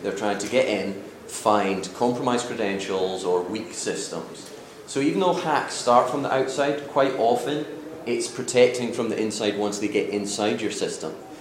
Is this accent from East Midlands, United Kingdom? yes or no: no; Scotland, United Kingdom; now in Seattle, United States; So originally from Scotland, obviously, but I do live up in the Seattle area.